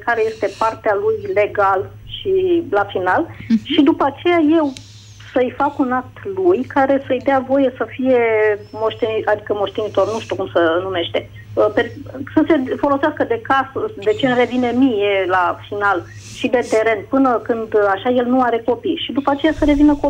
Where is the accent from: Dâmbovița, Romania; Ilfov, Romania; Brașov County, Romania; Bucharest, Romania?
Ilfov, Romania; din Ilfov